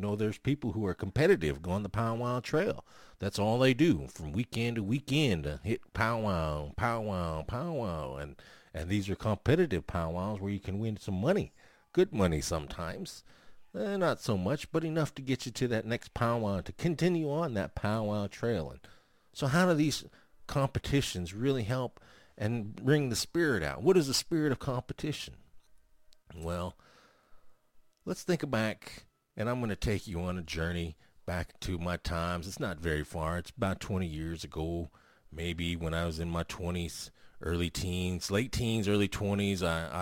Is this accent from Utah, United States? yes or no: no; Oklahoma, United States; That's right. I'm a Native American. I'm from the Kiowa tribe of Oklahoma.